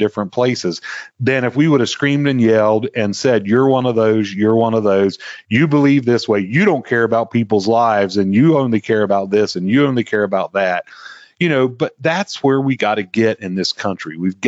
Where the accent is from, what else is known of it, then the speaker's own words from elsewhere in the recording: West Virginia, United States; you know, I grew up in West Virginia.